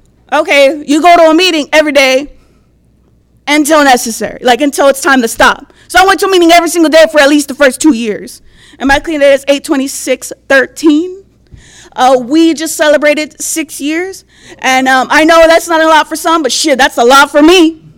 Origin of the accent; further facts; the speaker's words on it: San Antonio, Texas, United States; I'm an addict. And I'm from San Antonio, Texas, Esperanza area in the house.